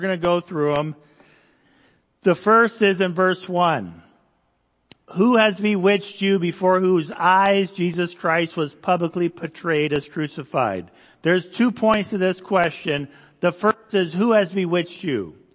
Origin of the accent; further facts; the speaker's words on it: Indonesia; So I grew up in Indonesia. I think you guys know that. And we lived next to a very large river.